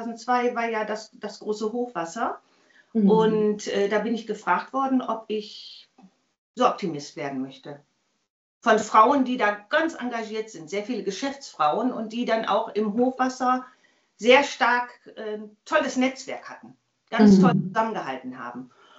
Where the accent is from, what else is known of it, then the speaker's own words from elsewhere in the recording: Vechta, Lower Saxony, Germany; Kam ja gebürtig aus Vechta.